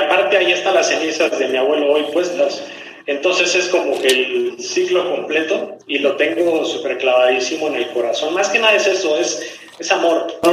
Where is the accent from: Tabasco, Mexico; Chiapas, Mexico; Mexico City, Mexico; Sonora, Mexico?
Chiapas, Mexico; Comitán; La carretera que hay del aeropuerto de Chiapas a Comitán, que es mi pueblo, son como 3 horas, ¿no?